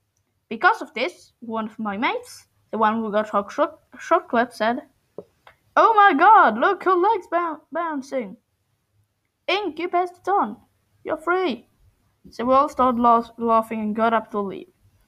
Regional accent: Sweden; English is a second language; And if anyone still doesn't know, I'm from Sweden.

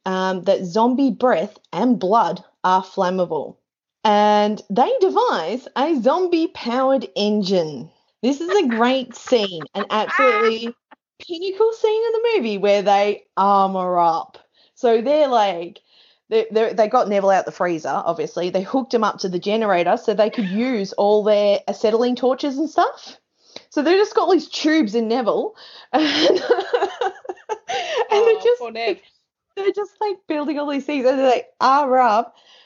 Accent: Australia; And it was so Australian, it just kills me, and I'm just like, oh, you got me. As an Australian, it's just like, oh, look at you go.

